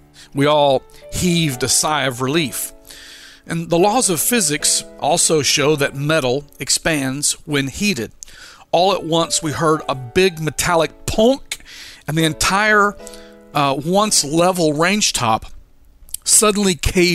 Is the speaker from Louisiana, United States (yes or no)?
yes; Louisiana, United States; Now, we were not actual Cajuns by either blood or upbringing, but hey, we were raised in Louisiana, after all.